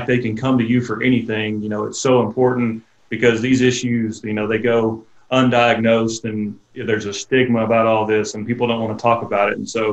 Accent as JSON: {"language": "English", "town": "Stuttgart", "region": "Arkansas", "country": "United States", "tie": "born or raised there", "lives_now": "Conway, United States", "said": "I grew up in Arkansas, Stuttgart, Arkansas, actually, and then came to UCA because it was close to home, and then kind of fell in love with Conway"}